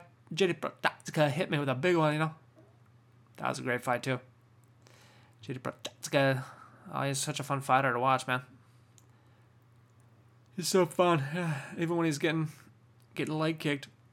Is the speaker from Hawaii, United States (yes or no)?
yes; Hawaii, United States; I'm from Hawaii. That's what we do in Hawaii. We throw down.